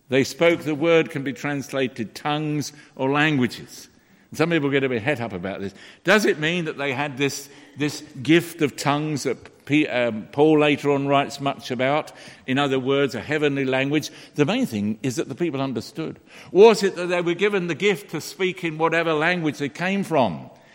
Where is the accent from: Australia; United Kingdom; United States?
United Kingdom; England; maybe as English people, I found it easier in a Latin context, but back here, you know, to talk about Jesus is not always easy.